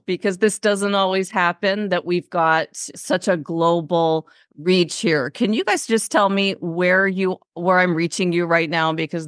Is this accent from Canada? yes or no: yes; Toronto, Ontario, Canada; I grew up in Toronto, so I should know Celsius.